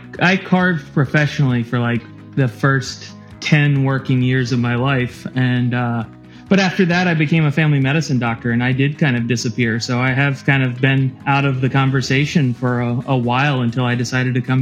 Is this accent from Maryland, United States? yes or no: yes; Salisbury, Maryland, United States; Right in the middle of the Eastern Shore of Maryland, just outside of Salisbury.